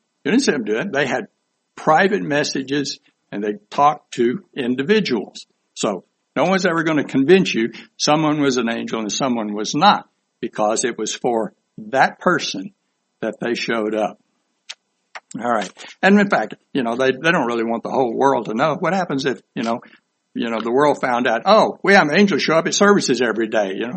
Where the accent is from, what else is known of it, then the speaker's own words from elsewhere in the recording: Houston, Texas, United States; Now, I'm from Houston, Texas. If somebody said that, this would be pretty weird, all right. But in South Carolina, that's not uncommon.